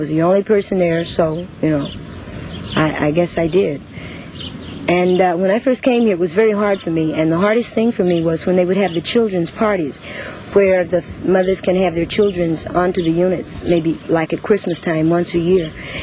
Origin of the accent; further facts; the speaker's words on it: the South, United States; I was born and raised in the South. I was from a large family.